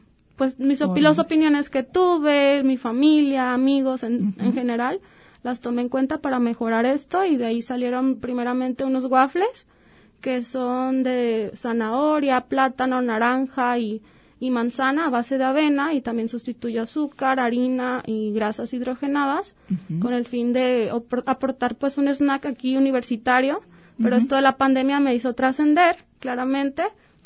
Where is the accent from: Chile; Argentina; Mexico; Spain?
Mexico; Casimiro Castillo, Jalisco; comencé por una pequeña expo que hubo en mi pueblo. Yo vengo de Casimiro Castillo